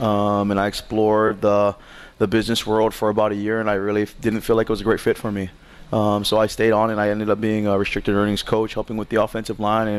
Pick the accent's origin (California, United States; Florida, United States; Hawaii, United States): Hawaii, United States; But, yeah, it's kind of like what everybody would think it is growing up in Hawaii. It's a beautiful place, 70 and sunny every day.